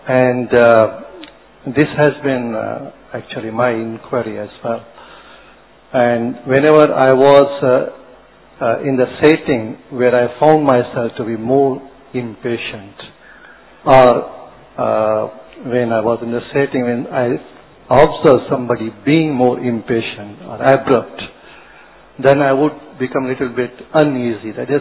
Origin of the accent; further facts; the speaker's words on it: Vancouver, British Columbia, Canada; I'm from Canada, Vancouver City.